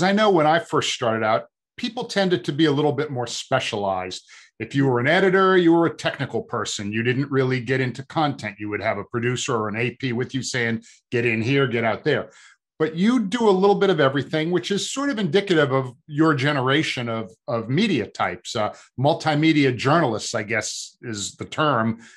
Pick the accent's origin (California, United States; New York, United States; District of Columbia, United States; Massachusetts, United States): Massachusetts, United States; Boston; I grew up in the Boston area and, you know, Fenway Park and Wrigley Field are very similar experiences.